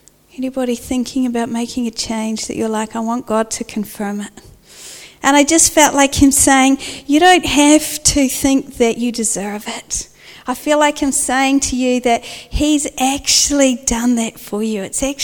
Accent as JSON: {"language": "English", "region": "Southland", "country": "New Zealand", "tie": "born or raised there", "said": "Now, I do not have any Māori blood in me. I grew up in Southland."}